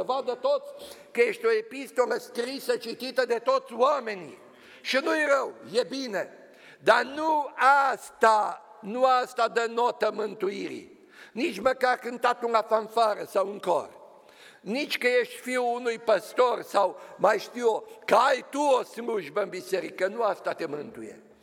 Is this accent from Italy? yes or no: no; Maramureș County, Romania; also born or lived in Arad; Am crescut pe Maramureș, și la Arad, un oraș pe unde trece râul ăsta mare.